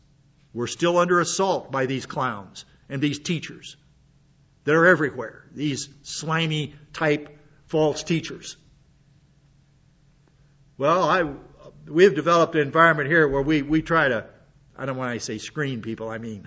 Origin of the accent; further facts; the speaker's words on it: United States; born there; I'm still an American, and I still believe I was a natural born American